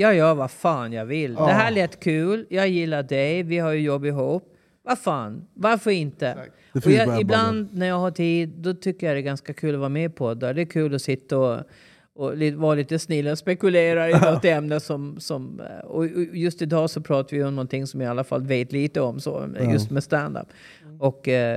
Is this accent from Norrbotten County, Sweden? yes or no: no; Gotland, Sweden; Men det är därför jag är tvåspråkig och jag pratar mycket stockholmska privat